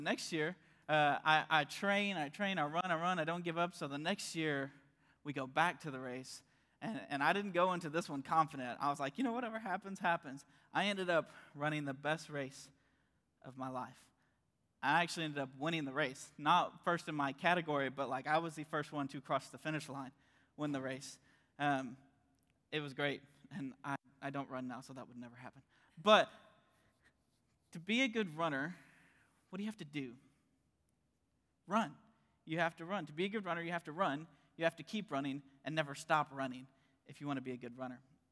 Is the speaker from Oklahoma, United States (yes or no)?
yes; Stillwater, Oklahoma, United States; And so I grew up in Stillwater.